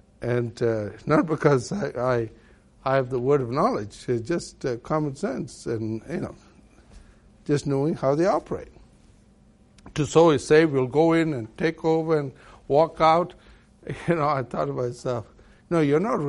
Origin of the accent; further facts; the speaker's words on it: Malaysia; And I grew up in Malaysia, and I grew up with 39% of Muslims all around me.